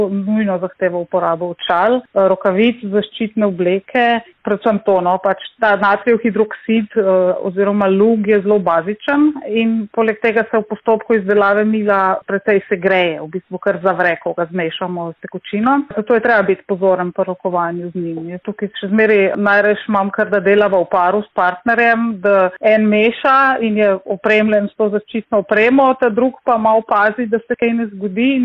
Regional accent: Notranjska, Slovenia; moved away as an adult; now in Ljubljana, Slovenia; Še vedno pa z veseljem in ponosom povem, da sem Notranjka in moram reči, da me na otroštvo na Notranjskem in na ljudi iz domačega kraja vežejo zelo, zelo lepi spomini.

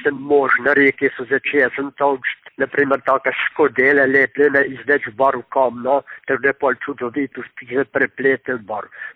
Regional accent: Dane, Littoral–Inner Carniola, Slovenia; also born or lived in Lož; Rojen sem bil v Ložu leta 1938, pred prvo svetovno vojno. Po približno 6 mesecih sta se starša preselila vas Dane

